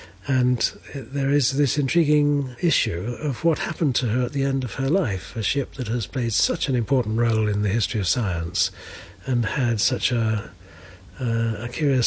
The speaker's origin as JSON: {"language": "English", "town": "Medway", "region": "South East England", "country": "United Kingdom", "tie": "born or raised there", "said": "I was born in the Medway towns, and the sea was always there"}